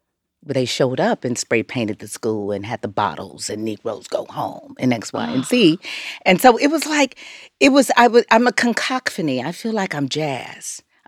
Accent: Los Angeles, California, United States; But growing up in South Central LA, it was like … every single day.

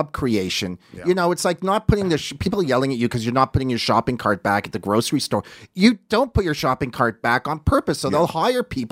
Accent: Canada; We're Canadian, by the way.

